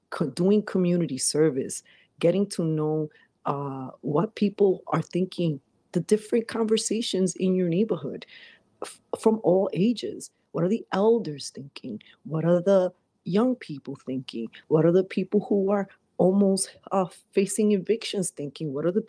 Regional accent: Brooklyn, New York, United States; Being in New York, growing up in Brooklyn, not so necessarily politically correct.

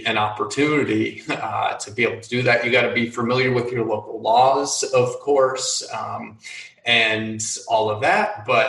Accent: New York, United States; So I'm from New York State, and everything upstate, you know, within a couple hours drive of the city

